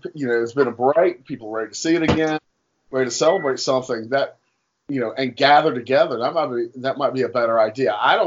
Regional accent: Durham, North Carolina, United States; So, you know, I grew up in Durham, North Carolina.

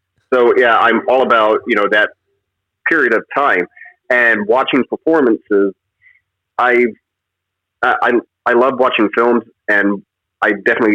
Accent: Indiana, United States; growing up in Indiana, I come from a truck driving family.

